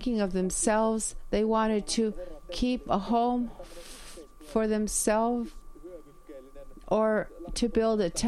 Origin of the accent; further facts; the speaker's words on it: Kivijärvi, Central Finland, Finland; I am from Kivijärvi, and on the old RY, the wall of the old RY there was this text.